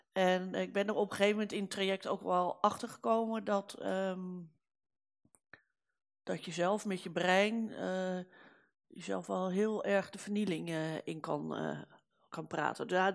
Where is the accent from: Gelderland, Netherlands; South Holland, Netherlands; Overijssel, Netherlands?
South Holland, Netherlands; Rotterdam; born there; now in Amsterdam, Netherlands